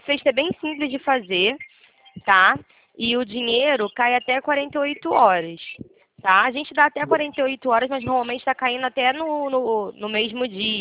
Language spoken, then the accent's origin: Portuguese; Rio de Janeiro, Brazil; Eu sou do Rio.